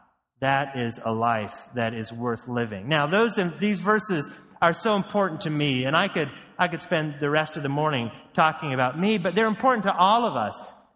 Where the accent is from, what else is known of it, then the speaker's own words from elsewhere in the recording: Hillsboro, Oregon, United States; I grew up in Hillsboro, but it's another story why I started going to a church in Beaverton.